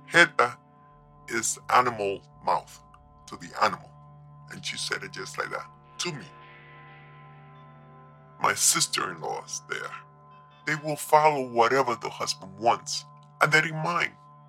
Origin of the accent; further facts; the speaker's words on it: New York, United States; Now I was raised in New York.